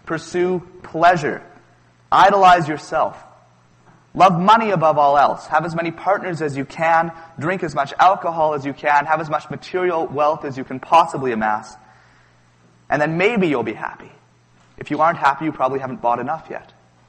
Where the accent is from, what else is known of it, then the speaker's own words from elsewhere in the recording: Vancouver, British Columbia, Canada; I'm from Vancouver.